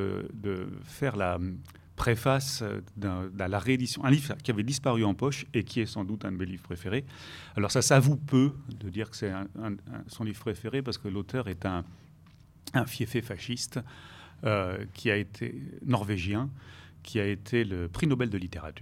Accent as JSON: {"language": "French", "region": "Occitanie", "country": "France", "said": "Moi, je suis originaire des Corbières."}